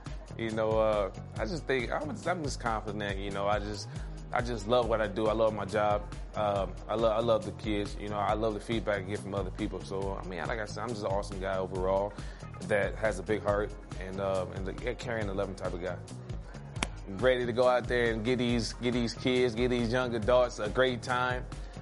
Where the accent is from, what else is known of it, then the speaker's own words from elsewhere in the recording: Waukegan, Illinois, United States; I'm from Waukegan, Illinois. 6'2", defensive back for New England Patriots.